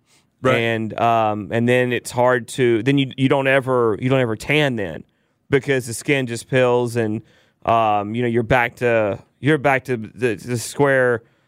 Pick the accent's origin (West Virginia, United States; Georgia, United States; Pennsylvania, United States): Georgia, United States; Atlanta; Because I'm from Atlanta.